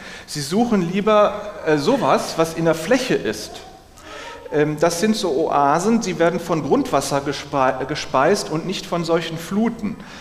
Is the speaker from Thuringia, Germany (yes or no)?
no; Essen, North Rhine-Westphalia, Germany; in meiner Heimatstadt Essen